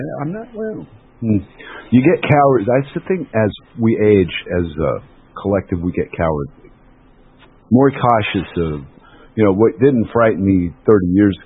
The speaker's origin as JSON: {"language": "English", "country": "United States", "said": "I'm such an American here. It's so weird."}